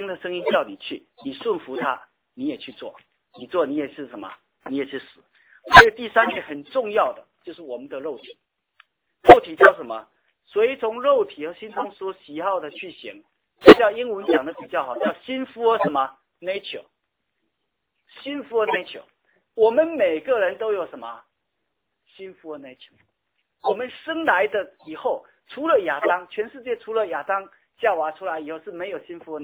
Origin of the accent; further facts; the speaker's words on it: Xiamen, Fujian, China; 我们在厦门，我在厦门鼓浪屿长大